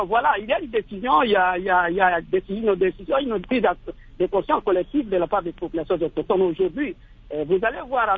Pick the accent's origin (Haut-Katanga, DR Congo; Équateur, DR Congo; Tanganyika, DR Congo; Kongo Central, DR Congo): Équateur, DR Congo; Je sais que le territoire d'Ingéné, chez moi en Équateur, c'est la population la plus grande